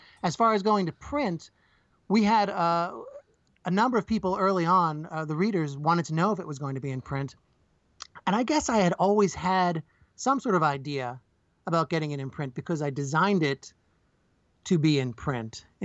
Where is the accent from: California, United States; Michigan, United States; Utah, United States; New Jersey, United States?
New Jersey, United States; No, I grew up in New Jersey, and I barely ever left my street. But, I'm out here in Pennsylvania.